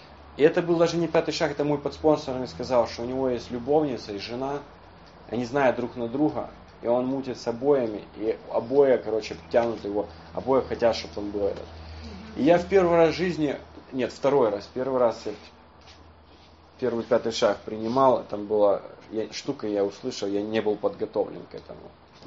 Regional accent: Kyiv, Ukraine; Она из Киева, я из Киева

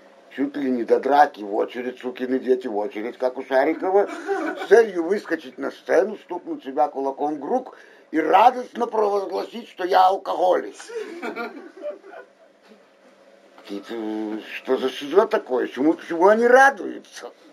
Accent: Minsk, Belarus; я минчанин.

